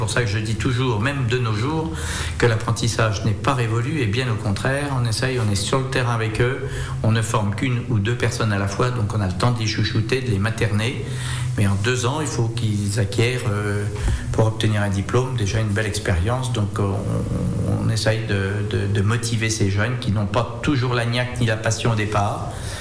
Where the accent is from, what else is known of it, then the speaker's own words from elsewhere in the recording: Pourrain, Bourgogne-Franche-Comté, France; also born or lived in Auxerre; moi je suis … né à Auxerre, voilà, et fait toute mon enfance sur Pourrin, Toussy, et ensuite en apprentissage sur Auxerre.